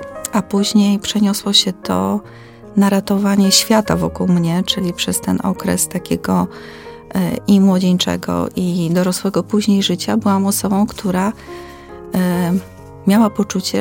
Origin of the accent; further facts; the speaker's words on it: Niepokalanów, Masovian Voivodeship, Poland; urodziłam się i wychowałam się w jednym z takich bardziej znanych miejsc, czyli w Niepokalanowie.